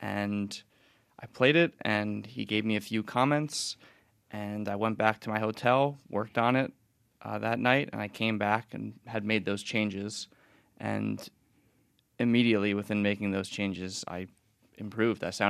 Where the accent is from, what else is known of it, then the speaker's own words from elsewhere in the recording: Hewlett, New York, United States; I'm from Hewlett in Long Island, New York.